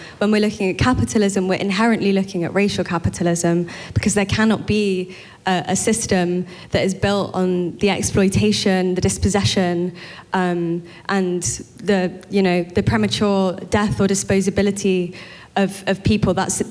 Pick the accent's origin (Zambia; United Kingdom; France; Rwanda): United Kingdom; London; I'm from London, came today.